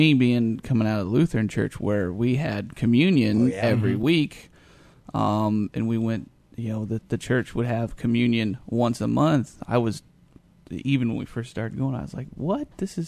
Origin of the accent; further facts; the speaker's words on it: Mount Zion, Illinois, United States; And I'm a local. I grew up in Mount Zion, so I graduated from Mount Zion High School